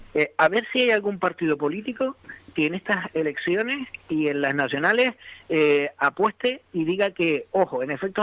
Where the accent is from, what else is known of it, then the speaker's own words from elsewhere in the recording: Canary Islands, Spain; yo como canario, ¿vale?